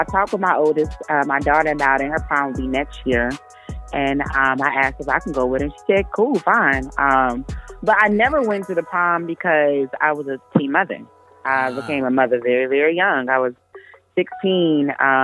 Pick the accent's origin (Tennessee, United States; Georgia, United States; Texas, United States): Texas, United States; I grew up in Texas